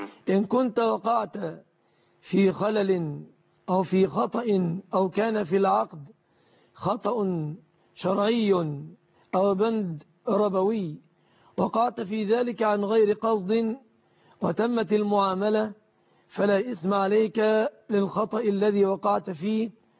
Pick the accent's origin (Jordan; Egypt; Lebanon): Egypt